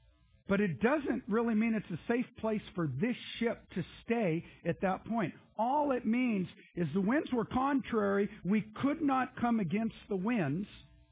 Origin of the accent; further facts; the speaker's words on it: California, United States; And I grew up in California, so I kind of know what California looks like.